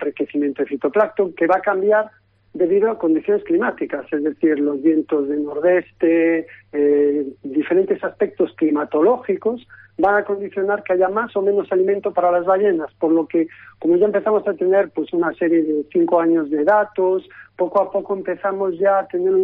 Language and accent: Spanish; Galicia, Spain; yo siendo gallego, siendo de aquí